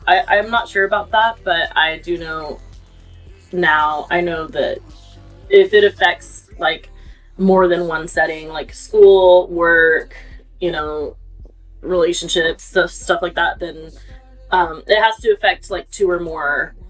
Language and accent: English; the South, United States; I am, I'm from the South, and we have like pretty wild weather.